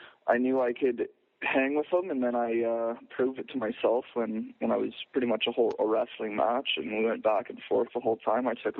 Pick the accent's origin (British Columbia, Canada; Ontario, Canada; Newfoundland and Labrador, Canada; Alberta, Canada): Alberta, Canada; Lethbridge; You know, we had a great night in Lethbridge at my hometown, Rumble in the Cage.